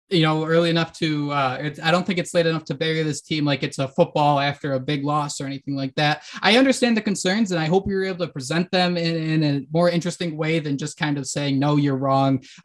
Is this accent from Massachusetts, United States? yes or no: yes; Massachusetts, United States; growing up in Western Massachusetts, I remember seeing